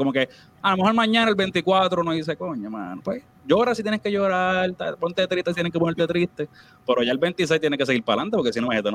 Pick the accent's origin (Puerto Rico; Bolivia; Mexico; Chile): Puerto Rico; moved away; ya yo estaba medio ready a que cuando salí de Puerto Rico iba con esa mentalidad. Ahora bien, las próximas ocasiones trataba siempre de ir a Puerto Rico.